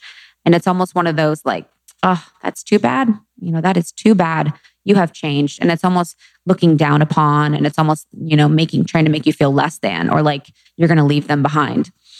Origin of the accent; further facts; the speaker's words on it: Ohio, United States; also born or lived in Chicago / New York; You know, I grew up in Ohio. I went to school in Ohio. I lived in Chicago.